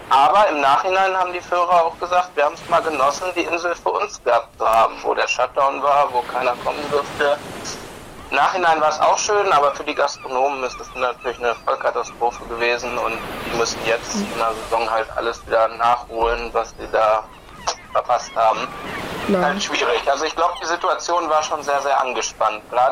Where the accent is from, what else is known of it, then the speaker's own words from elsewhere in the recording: North Rhine-Westphalia, Germany; now in Föhr, Germany; Richtig, ich komme aus Nordrhein-Westfalen, lebe jetzt aber knapp 3 Jahre hier auf Föhr.